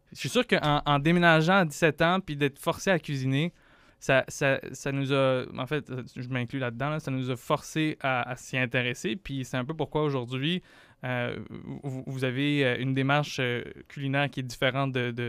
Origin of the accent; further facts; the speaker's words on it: Montreal, Quebec, Canada; J'ai grandi à Montréal, je me considère plus québécois qu'afghan